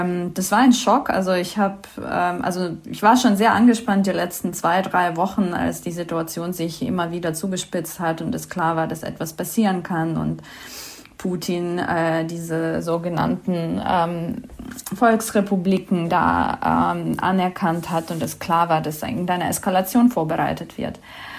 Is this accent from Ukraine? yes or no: yes; Kyiv, Kyiv City, Ukraine; German is a second language; now in Berlin, Germany; Ich komme aus Kiew, aus der Hauptstadt der Ukraine. Ich wohne seit 13 Jahren in Berlin